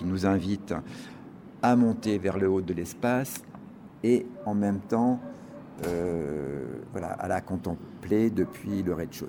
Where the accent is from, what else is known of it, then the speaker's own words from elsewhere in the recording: Corsica, France; moi, en tant que Corse, j'ai retrouvé le soleil, la mer, le farniente ou la dolce vita